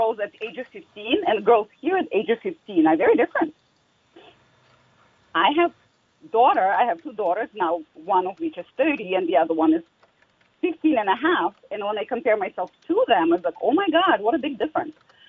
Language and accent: English; Russia; I come from Russia